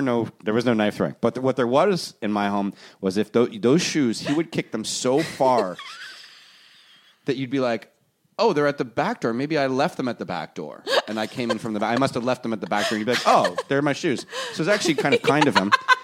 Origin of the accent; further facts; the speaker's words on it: Toronto, Ontario, Canada; I was raised in Toronto, Canada.